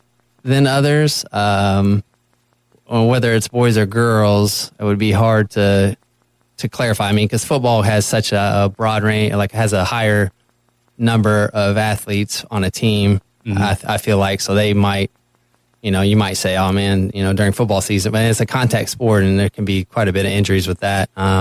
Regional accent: Louisville, Kentucky, United States; and I'm actually from Louisville, and I went to U of L for a couple years to start

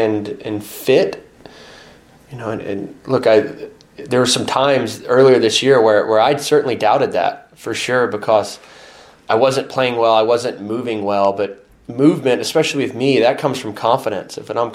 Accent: United States; And so as an American to be able to every year suit up and take those courts

